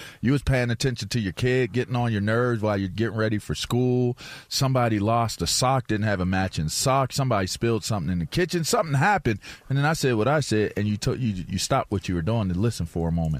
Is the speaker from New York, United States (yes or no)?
no; Pittsburgh, Pennsylvania, United States; See, me, I'm from Pittsburgh.